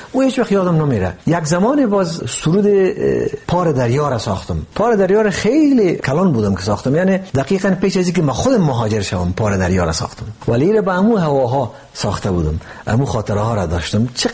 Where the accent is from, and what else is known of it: Afghanistan; born or raised there